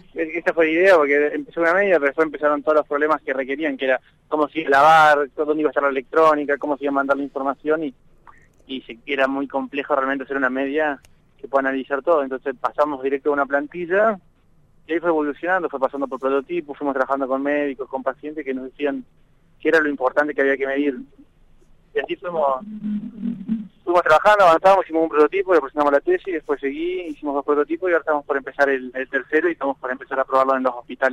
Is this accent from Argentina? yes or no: yes; Entre Ríos, Argentina; now in Córdoba, Argentina; Yo soy de Entre Ríos, estoy en Córdoba, volví a Entre Ríos